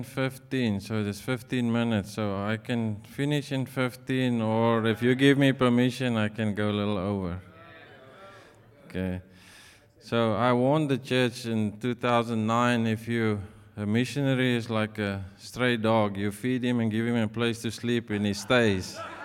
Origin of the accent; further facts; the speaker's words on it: South Africa; We are originally from South Africa.